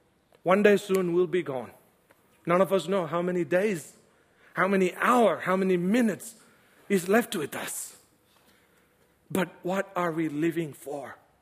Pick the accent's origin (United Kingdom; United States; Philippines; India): India; I said, thank you, God, for making me Indian and brown that I don't need to do this mission job.